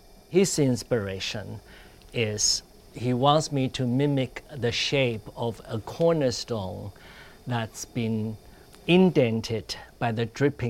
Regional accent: Taiwan; I grew up in Taiwan in a really small farming village.

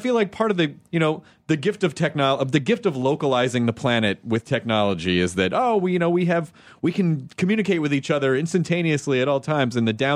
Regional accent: Tennessee, United States; also born or lived in Kentucky; I'm from the South. I mean, like I grew up in Tennessee

